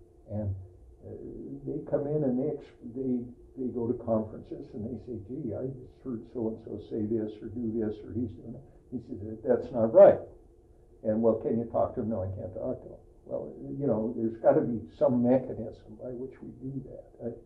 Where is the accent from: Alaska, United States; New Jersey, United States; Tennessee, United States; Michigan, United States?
Alaska, United States; born there; I was born in Alaska.